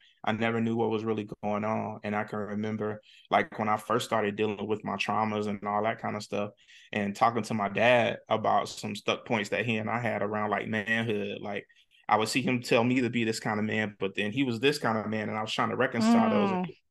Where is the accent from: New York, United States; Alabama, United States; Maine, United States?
Alabama, United States; now in Atlanta, United States; we grew up in the Jim Crow South. Yeah, so, you know, her attitude about her child is always one of protection. Yeah. So she never wanted me to take a lot of risks. She didn't want me to leave Alabama and move to Atlanta